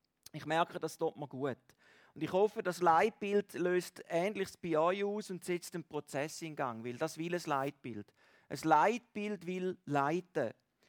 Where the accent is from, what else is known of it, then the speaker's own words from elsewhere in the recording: St. Gallen, Switzerland; Also wenn selbst ich das als St. Galler hinkriege